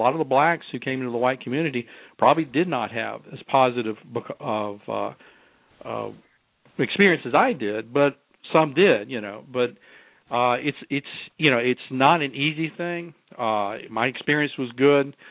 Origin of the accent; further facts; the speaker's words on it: the South, United States; my classmates, who were fascinated by the fact that I was from the South and I had been cross-bused